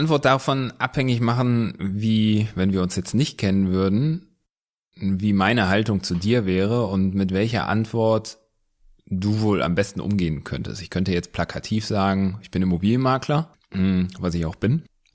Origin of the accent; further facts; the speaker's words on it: Wuppertal, North Rhine-Westphalia, Germany; born there; Gebürtig aus Wuppertal.